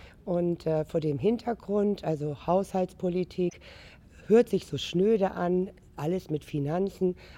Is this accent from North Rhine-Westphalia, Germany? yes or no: no; Schleswig-Holstein, Germany; born there; Ich bin ein Weihnachtskind am 26.12.1955 geboren in Schleswig-Holstein.